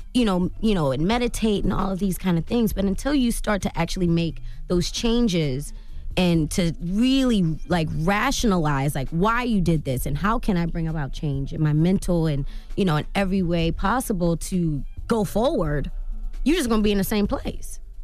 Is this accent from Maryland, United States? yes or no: yes; Baltimore, Maryland, United States; I'm from Baltimore City.